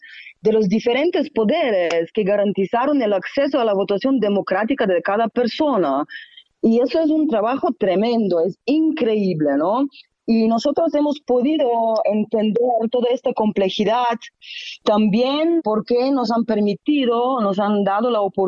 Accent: Slovenia; Spanish is a second language; debido a que en el viejo continente, ¿no?, yo soy de Eslovenia, todavía votamos de forma manual

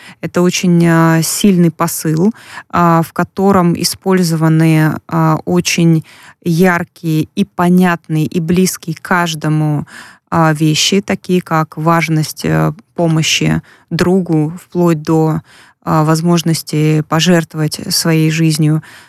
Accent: Altai Krai, Russia; я сама сибирячка с Алтайского края

